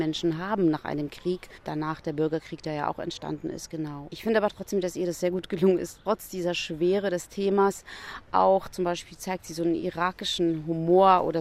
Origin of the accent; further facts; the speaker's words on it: Berlin, Germany; Berlin ist meine Heimat tatsächlich.